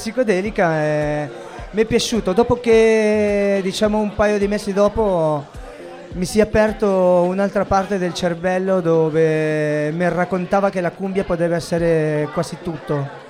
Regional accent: Tingo Maria, Huánuco, Peru; Italian is a second language; moved away; l'Amazzonia del mio paese. Io vengo da Tingo Maria, che è proprio l'inizio dell'Amazzonia

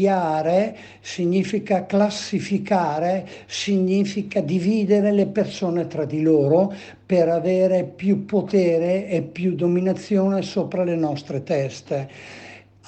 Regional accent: Verona, Veneto, Italy; sono di Verona, sono una donna transessuale

